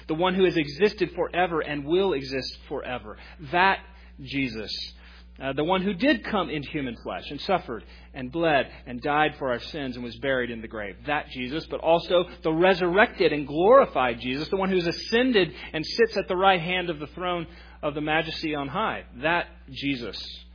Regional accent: Texas, United States; And I mean, I grew up in Texas. We just don't have trees that big.

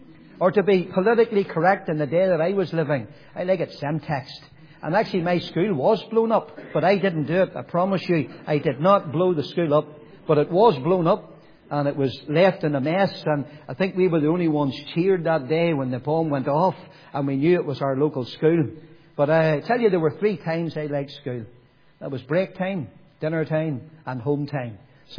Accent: Nottingham, East Midlands, United Kingdom; born there; I was born in Nottingham in England.

